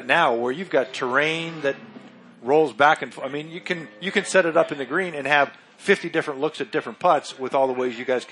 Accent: Dallas, Texas, United States; I come from Dallas and live in Dallas, and it's a bit of a drier climate, and we go through a lot of droughts.

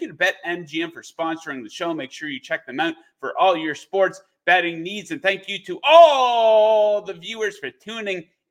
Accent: Canada; I am a Canadian citizen, so I have no horse in the race.

